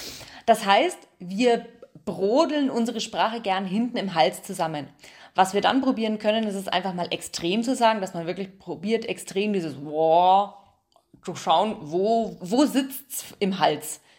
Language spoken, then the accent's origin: German; Bavaria, Germany; dass ich sowohl das Standarddeutsch sprechen kann, als auch meinen Dialekt von früher. Weil wenn ich Freitagnachmittag frei habe, meine Eltern Besuch auf dem Bauernhof irgendwo in Bayern